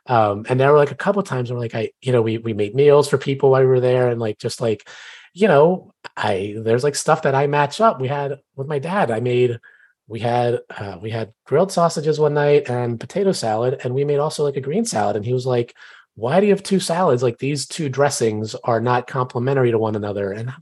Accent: Switzerland; For me, people are like, oh, Switzerland, that's great.

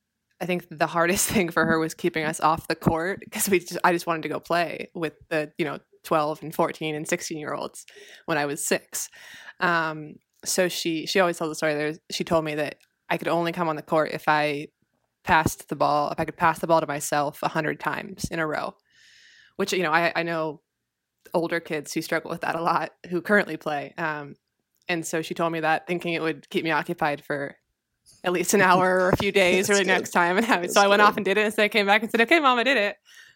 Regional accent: San Diego, California, United States; also born or lived in Houston, United States; I was born in San Diego, and then I moved to Houston, and we lived there for 7 years before moving back to San Diego after that.

